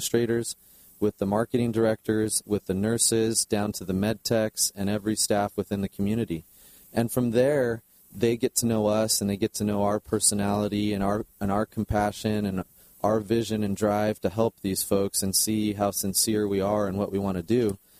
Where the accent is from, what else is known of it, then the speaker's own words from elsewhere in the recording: Fullerton, California, United States; I came back to my hometown in Fullerton, California, where I grew up